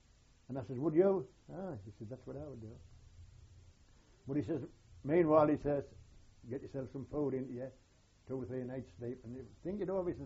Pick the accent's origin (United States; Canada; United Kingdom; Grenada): United Kingdom; Durham, North East England; There was six of us. There was I'd call it courts. I was only Durham.